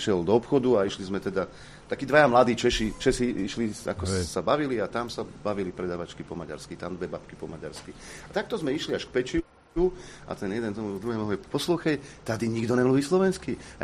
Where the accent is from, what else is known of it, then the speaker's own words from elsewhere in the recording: southern Slovakia, Slovakia; now in Šamorín, Slovakia; Ja som vyrastal na južnom Slovensku.